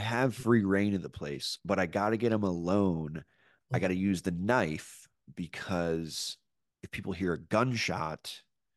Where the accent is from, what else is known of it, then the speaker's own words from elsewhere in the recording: Maryland, United States; I'm from Maryland. I grew up in Maryland.